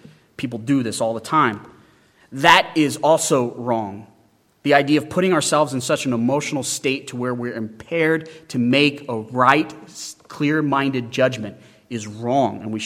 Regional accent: Wyoming, United States; And growing up in Wyoming, I thought, uh-oh, the entire state is living in the deeds of the flesh

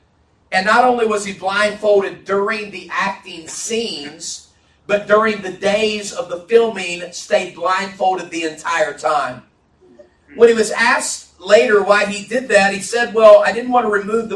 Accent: West Virginia, United States; Man, go Mountaineers. I'm from West Virginia. I like it a lot.

